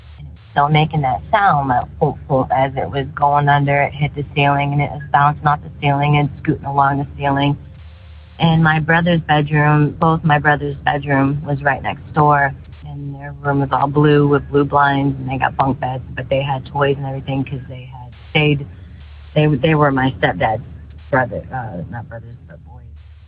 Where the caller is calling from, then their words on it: St. Louis, Missouri, United States; I am from St. Louis, Missouri.